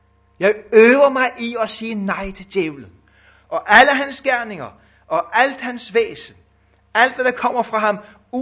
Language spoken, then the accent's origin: Danish; Capital Region of Denmark, Denmark; Ja, undskyld, jeg kommer fra Bornholm, der må man godt sige sådan.